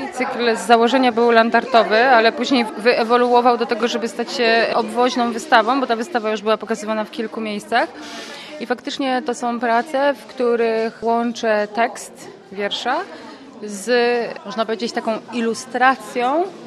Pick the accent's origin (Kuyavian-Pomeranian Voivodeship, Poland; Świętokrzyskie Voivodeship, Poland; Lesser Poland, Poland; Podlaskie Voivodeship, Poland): Lesser Poland, Poland; Kraków; Ja pochodzę z Krakowa i u nas w domu, czy w ogóle w Krakowie jest mnóstwo starych